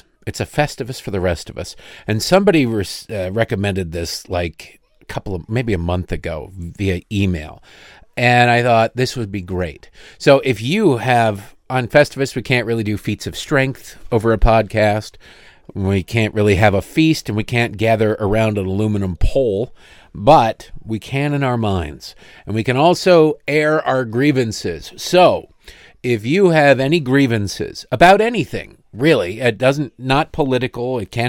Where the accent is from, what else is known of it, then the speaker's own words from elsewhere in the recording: Redford, Michigan, United States; My uncle and my godfather ran the parks and rec in the city I grew up in Redford, Michigan.